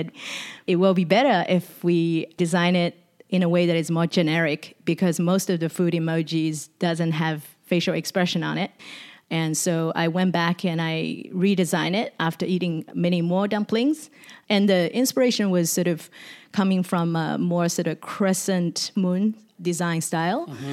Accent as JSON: {"language": "English", "town": "Sydney", "region": "New South Wales", "country": "Australia", "lives_now": "San Francisco, United States", "said": "in 2015, I moved to San Francisco from Sydney, Australia."}